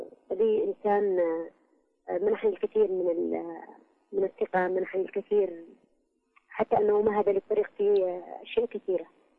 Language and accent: Arabic; Aden, Yemen; also born or lived in Sanaa; فأنا ولدت في إيدز و نشأت طفولتي في عدن، وشبابي يعني نقول أيام المراهقة كانت في إدس أيضا، وأكملتها بصنعاء.